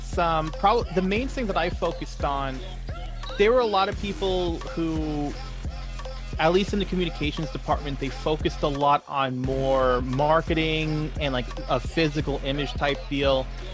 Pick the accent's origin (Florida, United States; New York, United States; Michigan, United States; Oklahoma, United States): New York, United States; Long Island; Yeah, just going off the fact that I was from Long Island, I've been dubbed … from that point on.